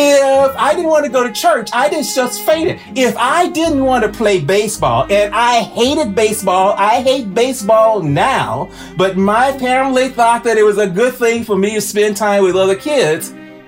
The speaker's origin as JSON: {"language": "English", "town": "Houston", "region": "Texas", "country": "United States", "tie": "born or raised there", "lives_now": "Boston, United States", "said": "Hello, everybody. … I'm coming from Boston. I grew up in Houston, Texas, and I had a very normal life."}